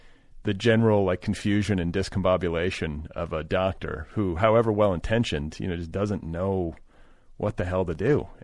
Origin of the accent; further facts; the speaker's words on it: Indianapolis, Indiana, United States; I mean, I grew up in partially in Indianapolis, so not too far.